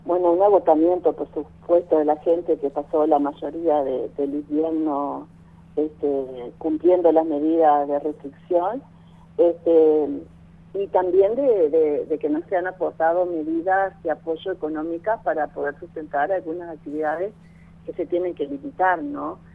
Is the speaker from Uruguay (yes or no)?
yes; Paysandú, Uruguay; Yo soy de un departamento fronterizo, soy de Paysandú, en la frontera con Colón, en Entre Ríos.